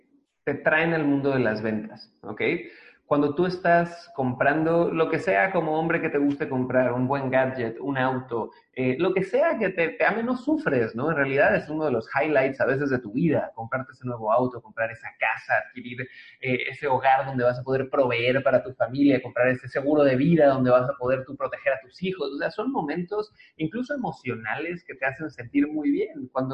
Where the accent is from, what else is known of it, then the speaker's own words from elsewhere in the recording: Cancún, Quintana Roo, Mexico; now in Mérida, Mexico; yo llevo un año viviendo por acá. Yo soy originario de Cancún, que es el destino turístico, creo, número uno de Latinoamérica.